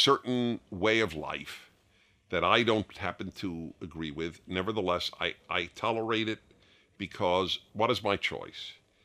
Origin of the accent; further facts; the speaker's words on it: New York, United States; I was raised, hey, I am a Jew from New York